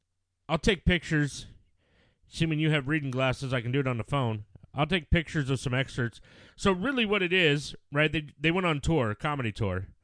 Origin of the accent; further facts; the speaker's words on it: Hobart, Washington, United States; growing up in Hobart, I wouldn't call Covington a small town anyways because we used to call that going to town.